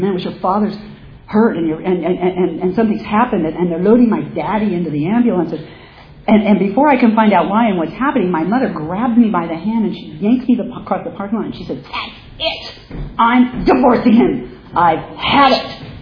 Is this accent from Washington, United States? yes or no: no; Pomona, California, United States; So let me tell you who I am. I'm a kid from Pomona.